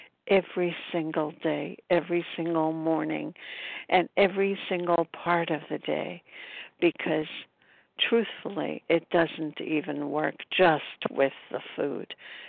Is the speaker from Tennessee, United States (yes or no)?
no; Brooklyn, New York, United States; I am from Brooklyn, New York.